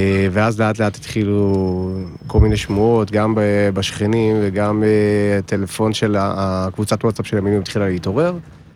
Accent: Rehovot, Central District, Israel; אני מרחובות

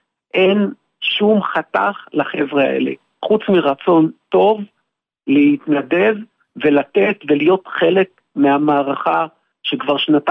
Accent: Sderot, Southern District, Israel; now in Ra'anana, Israel; אנחנו מרעננה, ואני במקור מסדרות, גדלתי שם כל עד גיל 20 ועד גיל 20

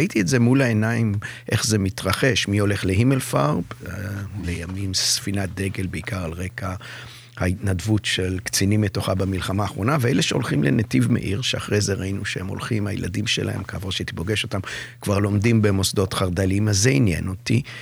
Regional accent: Jerusalem, Jerusalem District, Israel; כשאני גדלתי בירושלים, בסביבה הקרובה שלי, מתחיל שינוי לכיוון של החברה החרדלית דווקא.

